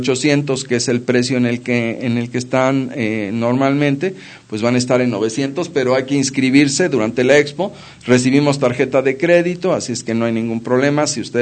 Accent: Mexico City, Mexico; now in Querétaro, Mexico; como muchos chilangos mal hemos hecho, ¿no?

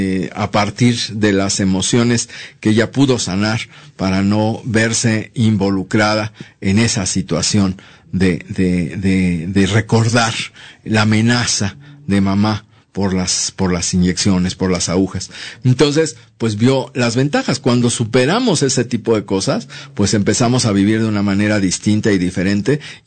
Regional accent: Mexico; son las flores que nos corresponden a nosotros como mexicanos

